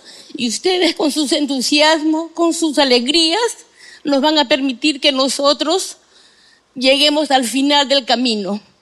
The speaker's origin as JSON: {"language": "Spanish", "town": "Nazca", "region": "Ica", "country": "Peru", "said": "vengo desde Nazca."}